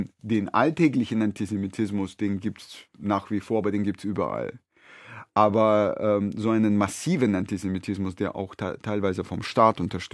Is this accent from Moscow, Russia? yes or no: yes; Moscow, Russia; stamme aus einer Familie der ukrainischen Juden. Ich bin zwar selber in Moskau groß geworden, aber auf beiden Seiten, auf väterlicher und mütterlicherseits, waren das alles Juden und alles Juden aus der Ukraine.